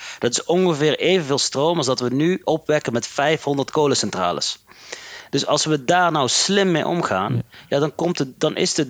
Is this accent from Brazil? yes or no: no; Netherlands; Maar ik wil gewoon als Nederlander wel eerlijk zijn.